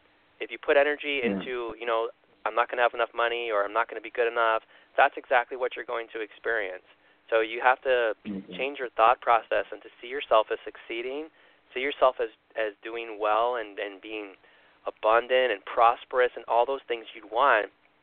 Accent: Chicago, Illinois, United States; No, I grew up in Chicago, so I can say that. I can get away with it.

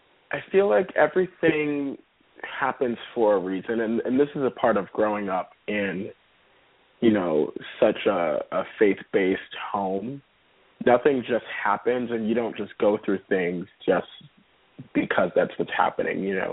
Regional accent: New York City, New York, United States; especially where I grew up in East Harlem, you don't have very many young men saying

